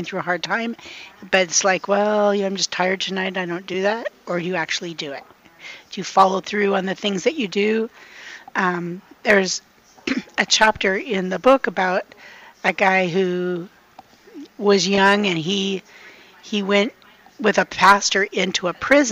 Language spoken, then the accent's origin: English; Washington, United States; I'm 64 years old, and I'm in this ministry now. I didn't ever consider myself a writer, really, but I grew up on Horse Ranch in Washington.